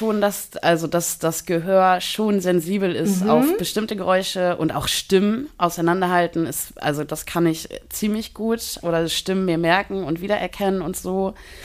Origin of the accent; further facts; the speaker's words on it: Lower Saxony, Germany; Ich komme ja aus Niedersachsen